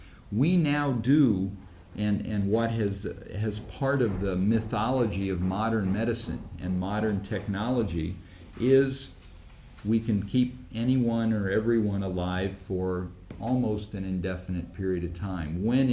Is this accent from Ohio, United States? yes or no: yes; Delphos, Ohio, United States; She lives in my hometown of Delphus, Ohio.